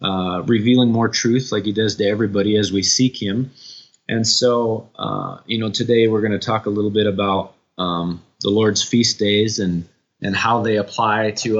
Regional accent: Michigan, United States; Our family grew up Lutheran. I grew up in Michigan in the United States, and went to Christian day school, Lutheran day school.

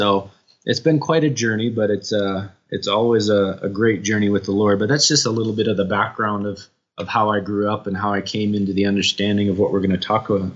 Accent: Michigan, United States; Our family grew up Lutheran. I grew up in Michigan in the United States, and went to Christian day school, Lutheran day school.

